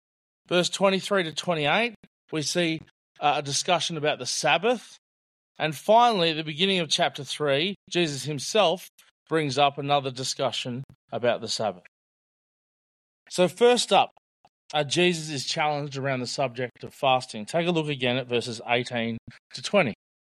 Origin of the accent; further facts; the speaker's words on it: New South Wales, Australia; So I grew up in New South Wales.